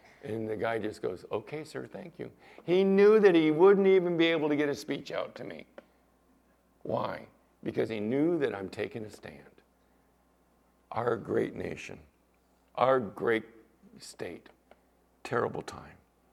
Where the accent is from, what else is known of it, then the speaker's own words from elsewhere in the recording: California, United States; When I was a little guy, I used to be proud to say I was from California.